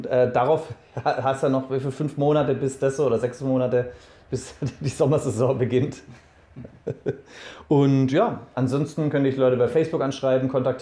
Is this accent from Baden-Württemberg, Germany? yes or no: no; Leipzig, Saxony, Germany; Da war ein Fan erbost, dass ich mitkommentiert habe als Leipziger